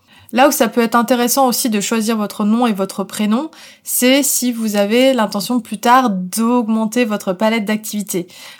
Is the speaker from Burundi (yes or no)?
no; France; donc je suis française, donc autant avoir un pseudonyme français